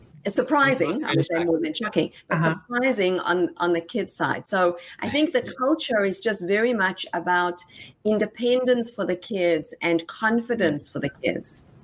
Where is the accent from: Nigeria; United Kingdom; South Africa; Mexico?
South Africa; now in United States; Like, I came from South Africa, you weren't really like speaking up in class.